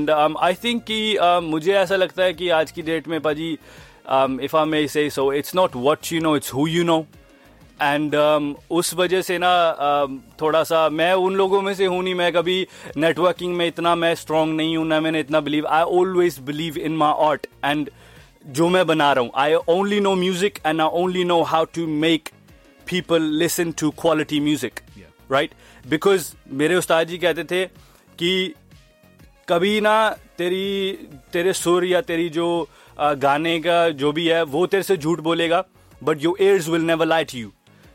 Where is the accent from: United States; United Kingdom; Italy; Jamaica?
United Kingdom; Southall, London; also born or lived in Ashford, London; I was born in Ashford, not Ashford, Kent, but Ashford in London. So I was born in Ashford and I grew up in Southall.